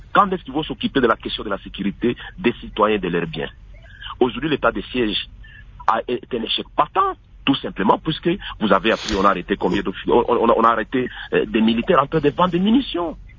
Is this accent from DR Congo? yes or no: yes; DR Congo; nous-mêmes en tant que Congolais, mais comment est-ce qu'on se pose des questions à l'époque de Mobutu?